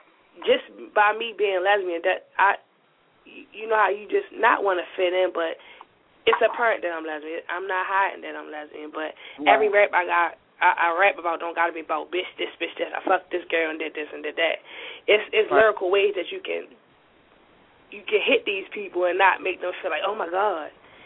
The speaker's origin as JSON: {"language": "English", "town": "Baltimore", "region": "Maryland", "country": "United States", "said": "From Baltimore, Maryland. West Side."}